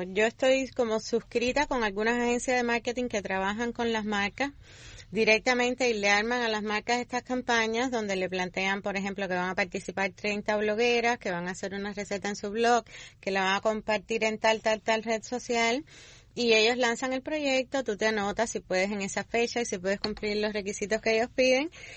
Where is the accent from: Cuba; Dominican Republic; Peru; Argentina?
Cuba; Remedios, Villa Clara; Yo soy de por allá, soy de Remedio, y bueno, me acuerdo cuando era chiquita que venía de la playa